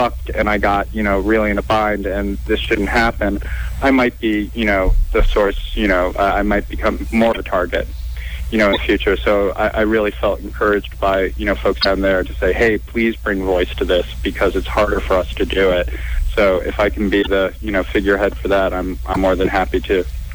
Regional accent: New York, United States; as a New Yorker

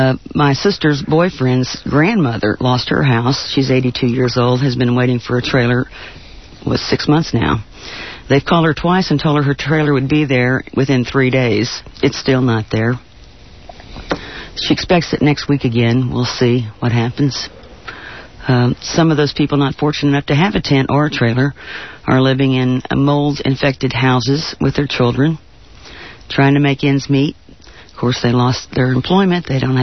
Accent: Gulfport, Mississippi, United States; I grew up in Gulfport, Biloxi area of Mississippi. My parents lived there for 37 years

